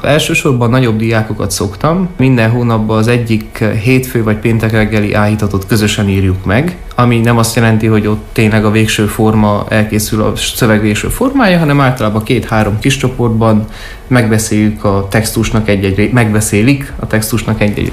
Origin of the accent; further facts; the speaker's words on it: Agyagfalva, Harghita, Romania; nálunk Székelyföld azon részén, ahol felnőttem, legalábbis Agyagfalván